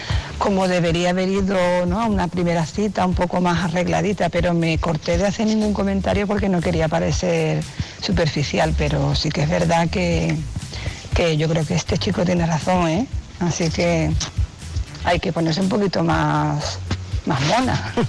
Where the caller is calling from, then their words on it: Cádiz, Andalusia, Spain; de Cádiz.